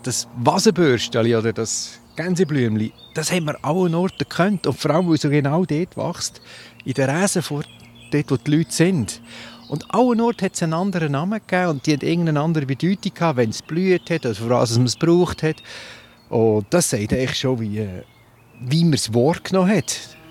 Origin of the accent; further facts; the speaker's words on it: Lucerne, Switzerland; Oder ich bin aufgewachsen im Luzerner Hinterland.